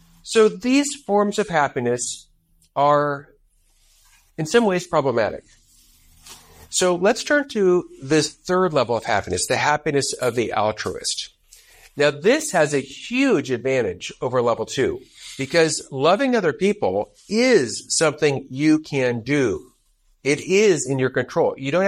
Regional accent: Los Angeles, California, United States; I'm from Los Angeles, right? So I know all about celebrities.

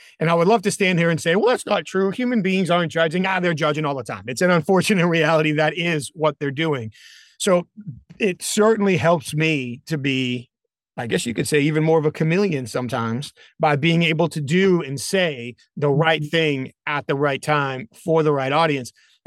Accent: New England, United States; I'm from New England. My wife is from Alabama.

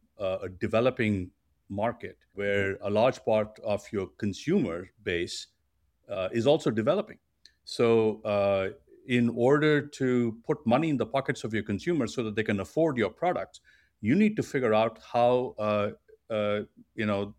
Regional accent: Delhi, India; also born or lived in Mumbai; I came from Delhi and I was working in Bombay.

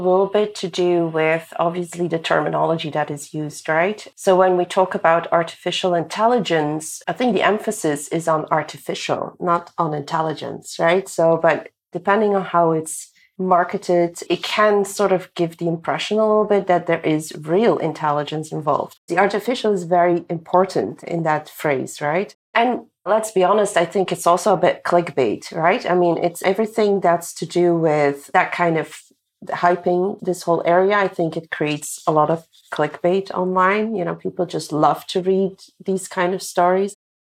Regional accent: Belgium; also born or lived in abroad; So my husband and I, we lived abroad for 14 years. And then we moved back to Belgium. I'm originally from Belgium and he's not.

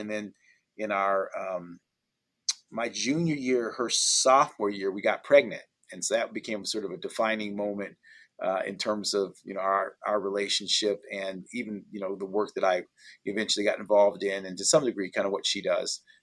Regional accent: Toledo, Ohio, United States; But I was born in Toledo, and Toledo's kind of something else.

